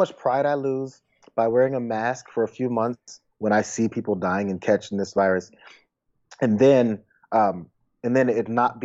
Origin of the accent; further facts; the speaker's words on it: United States; I'm an American. I have the freedom to shoot myself in the face